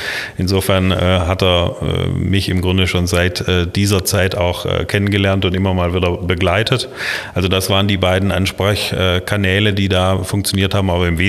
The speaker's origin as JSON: {"language": "German", "region": "Baden-Württemberg", "country": "Germany", "accent": "slightly Swabian-tinged Baden dialect", "said": "Ich komme aus einem kleinen Ort im Kinzigtal in Baden-Württemberg, in Baden. Der Dialekt ist aber ein bisschen schwäbisch angehaucht, weil da, wo ich herkomme, da gab es alle paar hundert Jahre mal einen Politikwechsel, mal was schwäbisch, mal was badisch und bin in Schwaben zur Schule gegangen."}